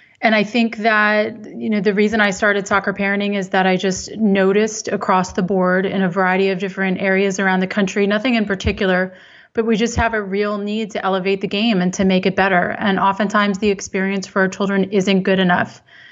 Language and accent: English; Virginia, United States; I grew up playing in Northern Virginia